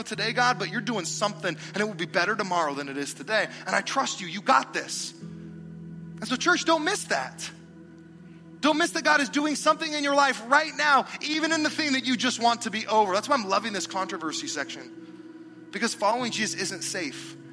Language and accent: English; United States; I am an American, but I'm a Christian.